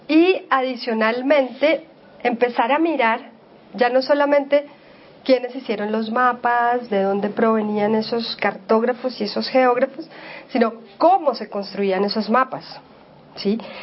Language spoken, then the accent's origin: Spanish; Colombia; como colombianos